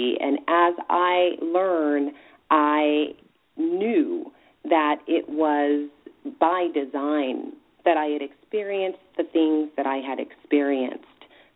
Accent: California, United States; So I grew up in Southern California, the outskirts, so, you know, Linwood, Long Beach, Compton area there.

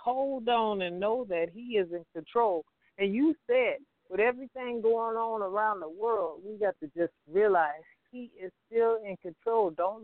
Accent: Compton, California, United States; I'm a homegirl. I'm from Compton

